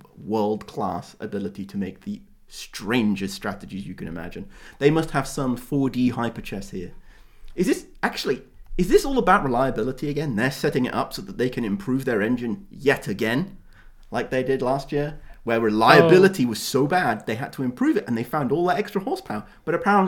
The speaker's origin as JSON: {"language": "English", "country": "United Kingdom", "said": "I'm the British half of this podcast."}